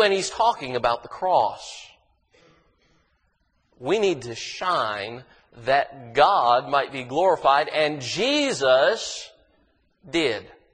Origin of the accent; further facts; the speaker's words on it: Kentucky, United States; I'm from Kentucky, eastern Kentucky. I like mountains.